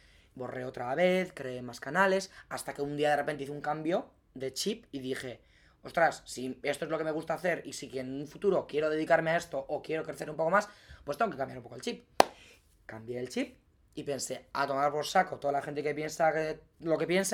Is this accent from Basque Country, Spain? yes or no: yes; Azkoitia, Basque Country, Spain; Yo cogí la cámara, me la puse así y empecé a pasear por la calle de mi pueblo. Yo grababa la calle de mi pueblo.